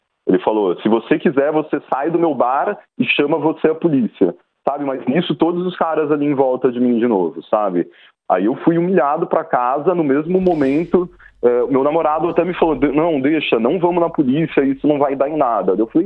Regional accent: Brazil; eu falei, olha, eu sou brasileiro também, veja só.

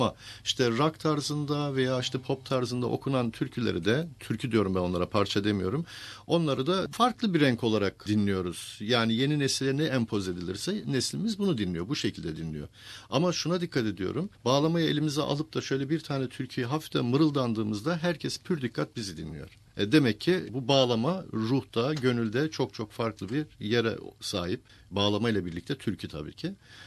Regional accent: Turhal, Tokat, Turkey; born there; 63 yılında Turhal'da dünyaya geldim.

